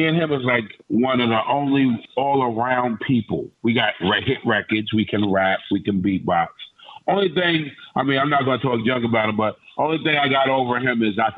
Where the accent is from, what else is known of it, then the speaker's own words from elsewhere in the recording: Long Island, New York, United States; So I came from Long Island and went there